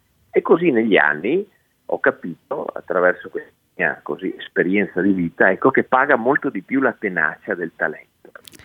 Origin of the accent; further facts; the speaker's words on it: Dolomites, Italy; io vengo dalle Dolomiti, ho vissuto lì con i nonni, e sono tornato su in montagna, dove sono le mie origini e dove vivo una vita lenta